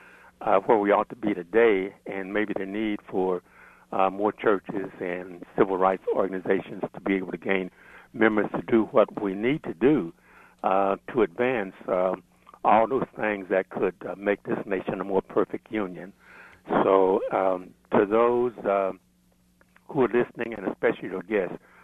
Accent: Kansas, United States; one of the things about growing up in Kansas, not growing up in Kansas City, but coming to visit Kansas City

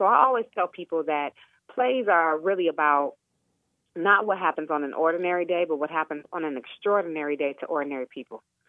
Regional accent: Detroit, Michigan, United States; this play is part of three plays that I'm developing about my hometown of Detroit.

